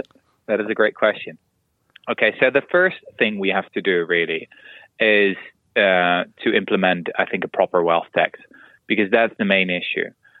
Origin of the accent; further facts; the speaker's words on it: Netherlands; English is a second language; as I said, I'm from Holland